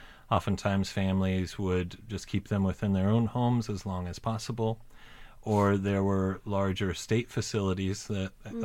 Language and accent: English; Nebraska, United States; moved away as an adult; now in Minneapolis, United States; So I moved to Minneapolis from Nebraska after I graduated college, and I was planning on being a substitute teacher of elementary school.